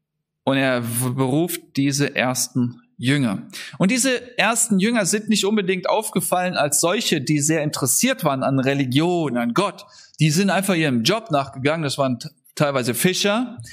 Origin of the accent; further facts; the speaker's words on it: Euskirchen, North Rhine-Westphalia, Germany; ich komme aus Euskirchen